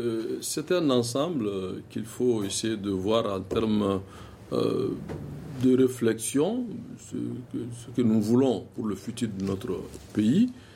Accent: Mali; je suis un Malien

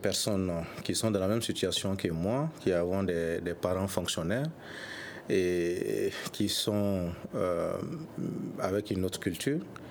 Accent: Zeguedougou, Sikasso, Mali; Puisque moi, je viens de Zeguedougou

